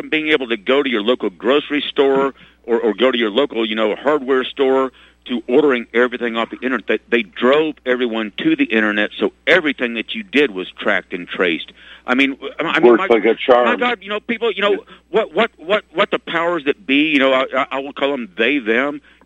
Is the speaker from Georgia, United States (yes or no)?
no; Fort Smith, Arkansas, United States; I grew up in Fort Smith, Arkansas, then moved, you know, north into the mountains.